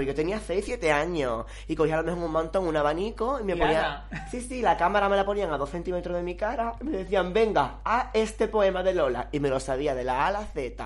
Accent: Jerez de la Frontera, Andalusia, Spain; Yo soy de Jerez, pues me fui a Sevilla con mi madre

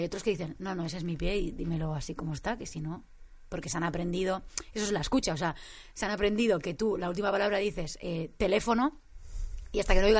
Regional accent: Catalonia, Spain; yo soy catalana, entonces a mí me cuesta mucho decir las seses.

